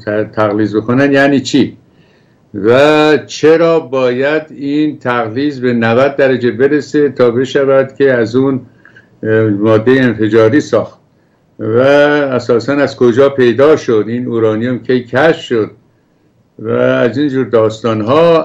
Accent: Dareh, Isfahan, Iran; born there; این ده ما که من در اونجا به دنیا آمدم اسمش دره. در این دور در واقع یه چیز حدود 42 کیلومتر با گلپایگان فاصله داره و ما در نزدیکی خونسار و وانشون هستیم، یعنی بودیم، و من اونجا به دنیا آمدم.

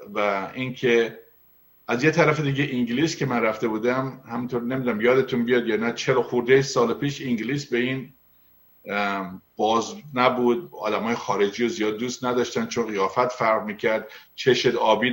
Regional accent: Iran; now in United States; از ایران اومدیم بیرون، پدرمون خیلی به ما پول داد و اینا، اومدیم اینجا درس بخوریم. نه اصلا اینطوری نبود، من از خانواده جدا بودم، تنها اومدم امریکا

